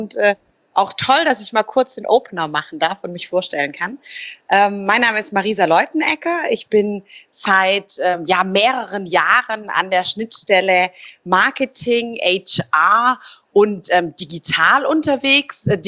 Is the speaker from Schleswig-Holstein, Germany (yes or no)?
no; Stuttgart, Baden-Württemberg, Germany; hier in meiner Heimatstadt in Stuttgart, wo das Auto ja auch zu Hause ist